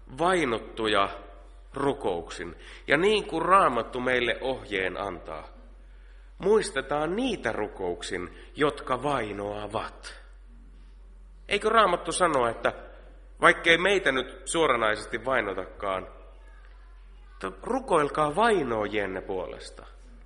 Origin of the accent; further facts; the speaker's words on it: Keuruu, Central Finland, Finland; Ja minä ajattelin nuoruudessani, kun Keurulla elin ja vaikutin